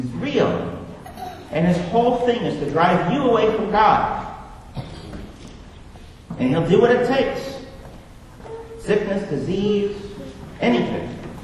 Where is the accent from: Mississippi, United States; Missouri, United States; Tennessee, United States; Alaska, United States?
Missouri, United States; Kansas City; I grew up in Kansas City, we don't roast weenies, we barbecue.